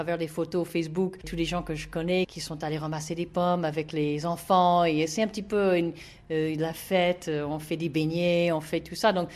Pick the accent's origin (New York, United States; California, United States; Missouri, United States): New York, United States; Moi, je suis de l'État de New York.